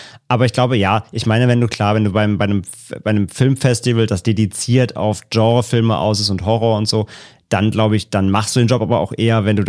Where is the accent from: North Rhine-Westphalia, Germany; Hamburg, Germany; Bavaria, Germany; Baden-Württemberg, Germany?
North Rhine-Westphalia, Germany; in meiner Heimat ist näher Köln